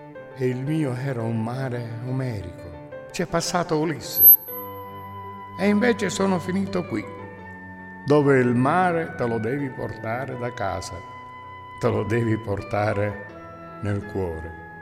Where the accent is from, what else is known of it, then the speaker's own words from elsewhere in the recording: Ali Terme, Sicily, Italy; moved away; E ormai io sono forestiero al mio paese. Ad Aliterme, provincia di Messina, dove manco da 50 anni, dove vive ancora mia madre.